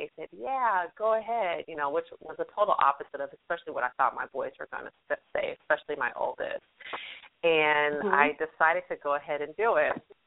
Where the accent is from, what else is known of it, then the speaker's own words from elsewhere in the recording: Arizona, United States; also born or lived in Decatur, Illinois; I am originally from Decatur, Illinois, which is a small town, which is south of Chicago, Illinois. My dad moved us to Arizona, so he moved us to the West Coast when I was about 10, grew up there